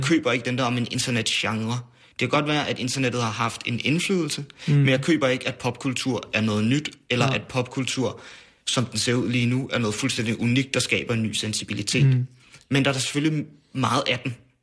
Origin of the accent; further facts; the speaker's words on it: Værløse, Capital Region of Denmark, Denmark; jeg kommer fra Værløs, ikke? Som jo er en helt almindelig forstad uden for København, 20 km fra København.